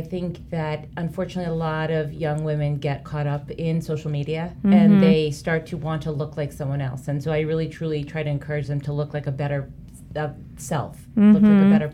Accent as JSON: {"language": "English", "region": "East Coast", "country": "United States", "tie": "born or raised there", "said": "I grew up on the East Coast, and so I'm very used to, and East Coast to me is very, people are very real and people are very honest"}